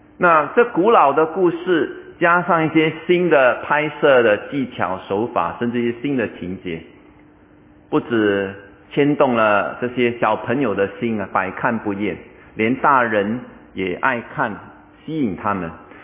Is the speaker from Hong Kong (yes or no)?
no; Singapore; 通过这个游戏让我们想我们新加坡人追寻怎么样的一个美好的生活